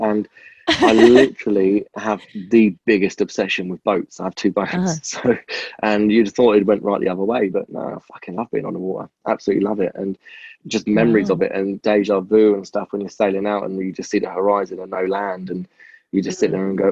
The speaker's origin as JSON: {"language": "English", "country": "United Kingdom", "said": "Well, we're British, so we're pretty much the fucking same thing."}